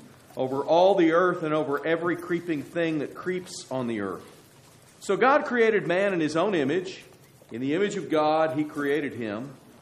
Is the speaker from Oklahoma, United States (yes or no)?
yes; McAlester, Oklahoma, United States; born there; I was born in McAlester, Oklahoma, when my father was preaching in that area.